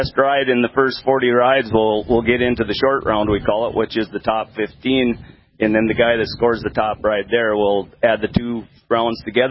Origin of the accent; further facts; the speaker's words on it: Watford City, North Dakota, United States; from Watford City.